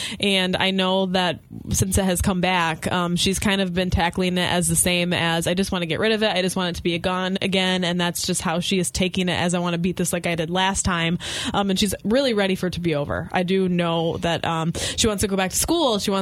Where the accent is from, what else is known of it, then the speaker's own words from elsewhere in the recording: Coloma, Michigan, United States; Well, not only that, but I'm from Coloma.